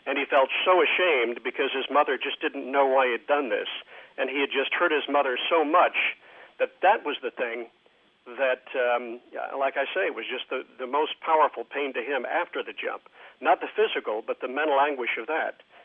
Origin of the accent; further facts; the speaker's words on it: Lakeland, Florida, United States; A woman, in fact, from my hometown, from Lakeland